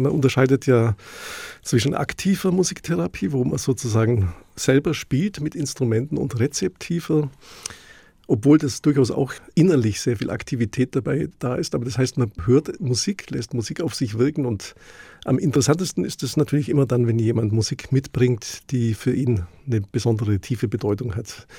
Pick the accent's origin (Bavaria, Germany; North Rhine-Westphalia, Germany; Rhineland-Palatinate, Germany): Bavaria, Germany; Memmingen; Ich komme aus Memmingen im Allgäu.